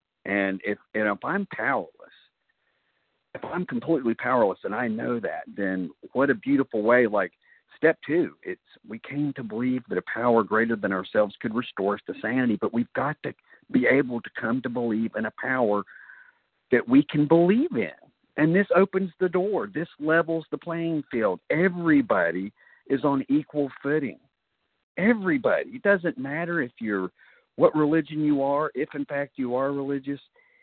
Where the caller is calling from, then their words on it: North Carolina, United States; Carolina.